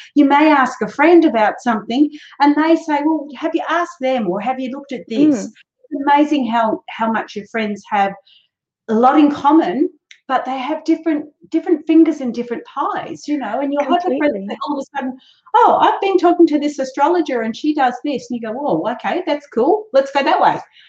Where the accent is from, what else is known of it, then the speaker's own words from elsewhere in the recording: Australia; also born or lived in England; I was born in England, raised in Australia